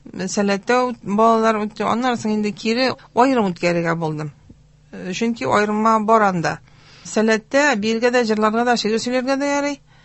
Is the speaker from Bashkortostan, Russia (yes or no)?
yes; Ufa, Bashkortostan, Russia; Әйе, мин Уфада туып үстем.